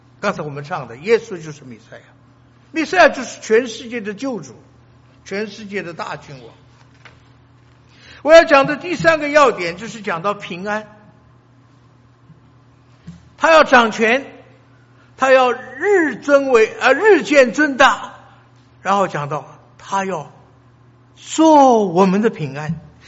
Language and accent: Chinese; China; 我们中国人，我们有我们的，有我们的宗教啊，我们还有